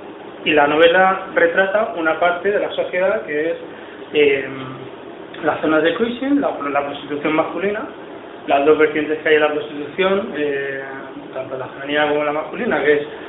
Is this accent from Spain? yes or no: yes; Barcelona, Catalonia, Spain; yo soy de Barcelona, eran de la parte alta de Barcelona